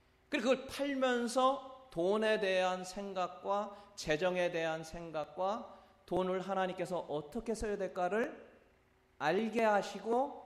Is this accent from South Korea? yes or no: yes; Chungcheong, South Korea; 제가 착해가지고 충청도 사람이니까